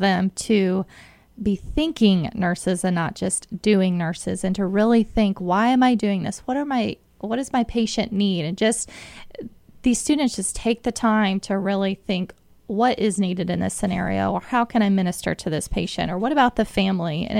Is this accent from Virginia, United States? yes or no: no; Ohio, United States; I'm from Ohio